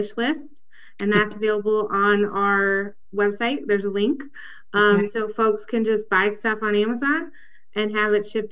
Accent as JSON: {"language": "English", "region": "Michigan", "country": "United States", "moved": "as an adult", "said": "So I am originally from Michigan, and had moved here only about 18 months before I applied for the job at Yotto."}